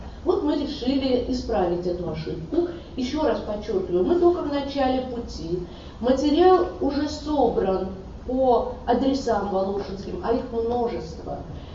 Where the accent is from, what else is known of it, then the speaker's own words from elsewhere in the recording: Moscow, Russia; мы москвичи